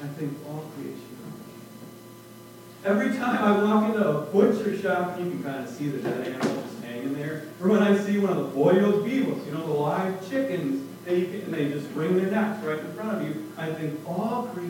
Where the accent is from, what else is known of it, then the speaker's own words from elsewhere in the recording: Minnesota, United States; I remember, I grew up in Minnesota. I remember it was a beautiful July day. And we were at one of those 10,000 lakes in Minnesota.